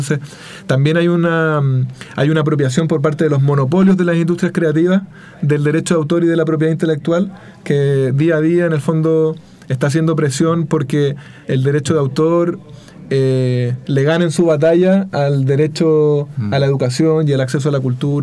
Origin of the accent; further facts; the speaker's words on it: Chile; también corresponde que a mí como chileno se me reconozca